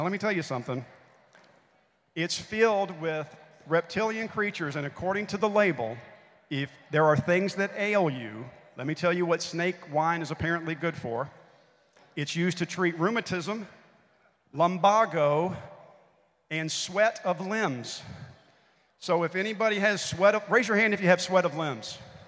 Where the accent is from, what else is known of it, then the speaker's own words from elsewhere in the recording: Memphis, Tennessee, United States; from my hometown of Memphis is Memphis Tourism